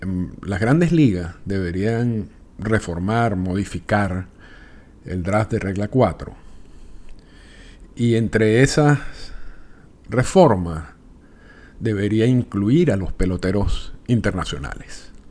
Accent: Venezuela; moved away; yo me fui de Venezuela en 1998, y aun cuando mantengo contacto

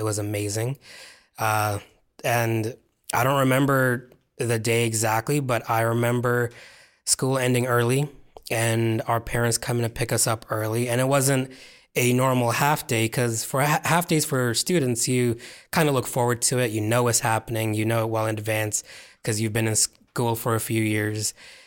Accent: Pakistan; And a lot of times other people thought we were Mexican, and we'd be like, no, we're Pakistani.

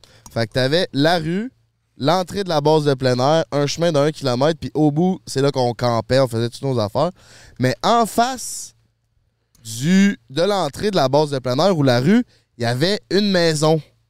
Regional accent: Charny, Quebec, Canada; Je m'en vais là-bas, puis moi, je viens de Charny, fait que tu sais, j'ai des petits skills pour rentrer par infraction.

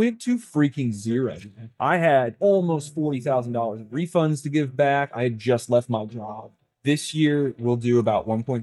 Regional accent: Indiana, United States; now in Raleigh, United States; I'm from Indiana, but I live in Raleigh, North Carolina now.

